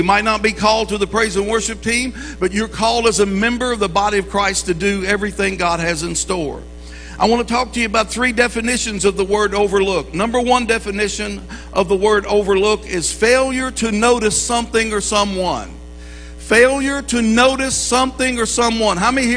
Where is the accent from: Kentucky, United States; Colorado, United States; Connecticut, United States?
Kentucky, United States; Yeah, I'm from Kentucky, and that's the only state I've ever lived in my entire life, except 2 years of Bible school.